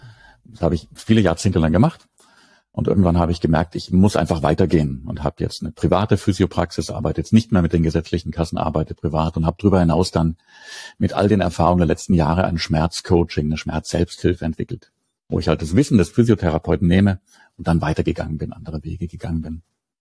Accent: Southern Germany, Germany; Man Mitte der 60er Jahre geboren, auch schon ein paar Jahre alt. Auf dem Land aufgewachsen in Süddeutschland, im weitesten Rahmen, in ganz Süddeutschland. Im kleinen Haushalt, in einem Handwerkermeisterhaushalt.

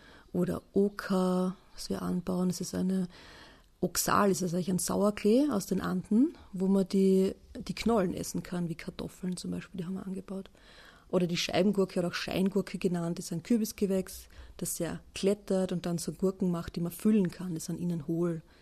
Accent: Styria, Austria; Erstens bin ich in der Steiermark aufgewachsen mit einem großen Garten

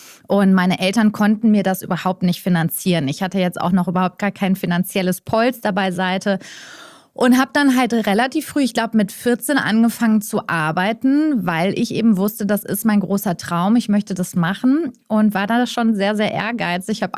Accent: Witten, North Rhine-Westphalia, Germany; Ich bin aufgewachsen in Witten im Ruhrgebiet und bin auf eine Waldorfschule gegangen

